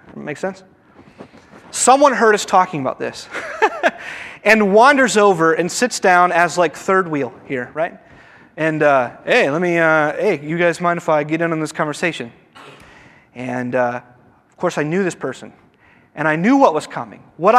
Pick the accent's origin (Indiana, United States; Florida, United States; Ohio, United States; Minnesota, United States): Indiana, United States; Evansville; I got it from someone in my home church that I grew up with in Evansville.